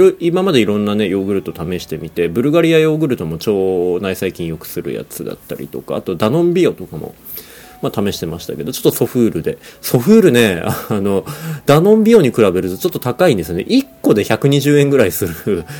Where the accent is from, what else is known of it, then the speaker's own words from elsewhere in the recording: Sapporo, Hokkaido, Japan; 子供の時はあの札幌にいたんで、ヤクルトおばさんが、札幌の実家に毎週来てくれて